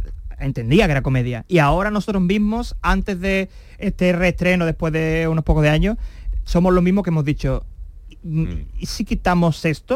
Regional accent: Chiclana de la Frontera, Andalusia, Spain; now in Seville, Spain; cuando yo soy de Chiclana, en Cádiz, y cuando yo llego a Sevilla, pues fíjate que estamos a una hora y cuarto

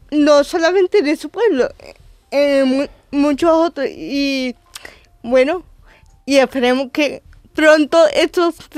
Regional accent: Utrera, Andalusia, Spain

